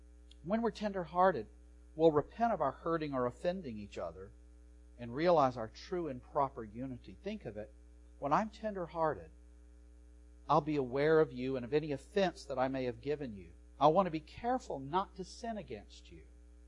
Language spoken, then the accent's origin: English; the South, United States; I come from the South, which is worse than the Midwest